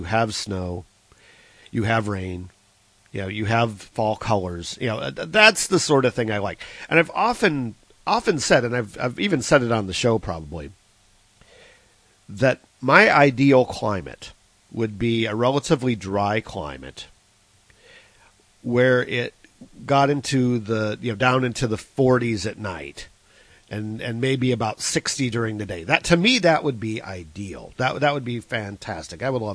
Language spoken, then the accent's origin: English; Cleveland, Ohio, United States; also born or lived in Florida; No, I lived in Florida for a long time, though. I'm actually originally from the area of Cleveland, Ohio, which is another one of these Midwestern states.